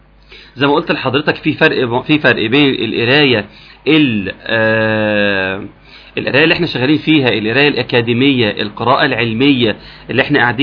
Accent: Egypt

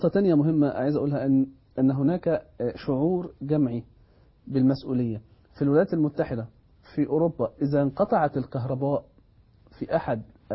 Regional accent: Egypt; احنا كمصريين

